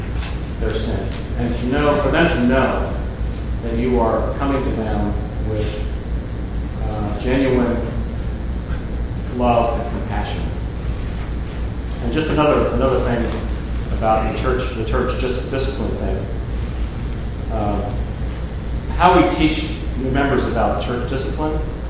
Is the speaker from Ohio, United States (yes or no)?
no; Pennsylvania, United States; Philadelphia out to Lancaster County, Pennsylvania, where we grew up. Been privileged to serve in a church in my hometown